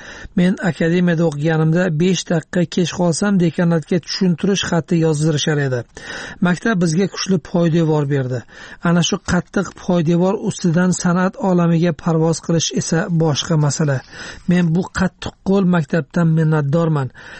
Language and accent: Uzbek; Qiziltuq, Jalal-Abad Region, Kyrgyzstan; Men o'sha paytda O'sh viloyatiga qarashli Qorasuv tumanida ulg'aydim. O'zbekistonning Namangan viloyatiga chegaradosh Sarichelak tog'larida bolaligim o'tdi. Men yashagan Qiziltuq qishlog'ida faqat O'zbek TV'si ko'rsatar edi.